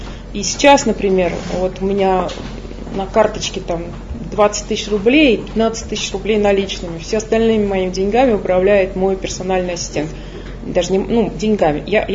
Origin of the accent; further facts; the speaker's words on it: Moscow, Russia; То есть я коренная москвичка, у меня даже бабушка с дедушкой родились в Москве